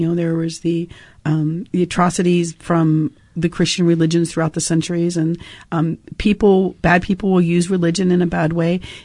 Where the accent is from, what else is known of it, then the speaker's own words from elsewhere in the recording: Maryland, United States; I mean, I was raised Southern Baptist in Maryland, and that religion, it's you know, very fulfilling, and I appreciate that for them, but it wasn't for me.